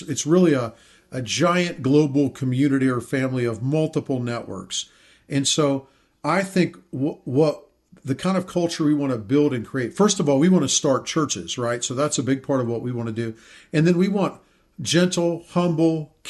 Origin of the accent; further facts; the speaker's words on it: United States; born there; I was born in the United States. I'm an American citizen.